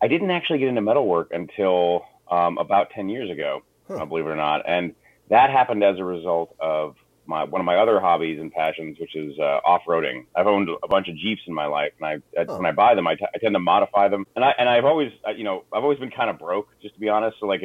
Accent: Michigan, United States; I originally grew up, I'm from Michigan, actually

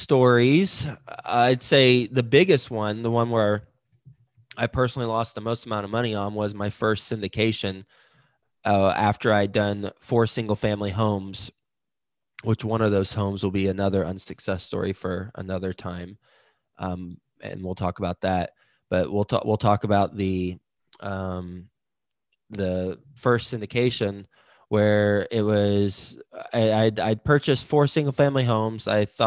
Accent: Fort Worth, Texas, United States; now in Cincinnati, United States; I am from Texas, specifically Fort Worth. I live in Cincinnati now.

